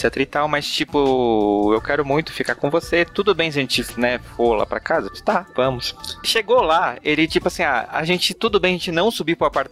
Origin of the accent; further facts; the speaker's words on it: Blumenau, Santa Catarina, Brazil; born there; now in São Paulo, Brazil; eu sou um cara do interior, né, eu nasci em Blumenau, mudei pra São Paulo recentemente